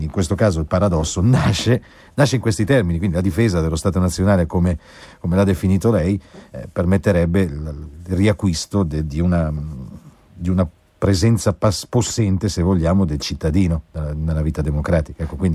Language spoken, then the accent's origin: Italian; Marche, Italy; perché da marchigiano, ecco, sappia che lo spartiacque più meridionale della Padania